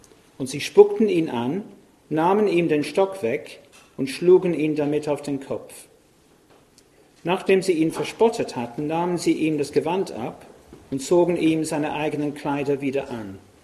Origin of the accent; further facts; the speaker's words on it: England, United Kingdom; German is a second language; moved away as an adult; now in Austria; Ich bin Engländer, wie man sieht und hört.